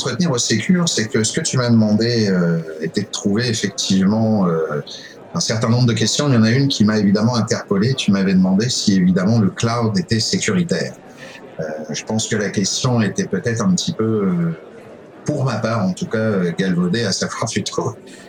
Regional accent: France; now in Quebec City, Canada; Je suis arrivé à Québec, je suis français d'origine, je suis évidemment citoyen canadien, arrivé à Québec en 2011.

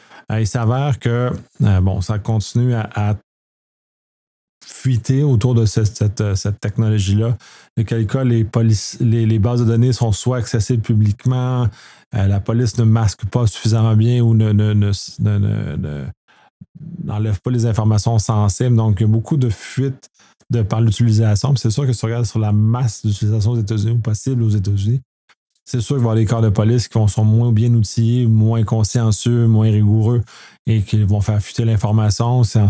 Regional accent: Canada; Bon, en tant que Canadien, on a le même problème

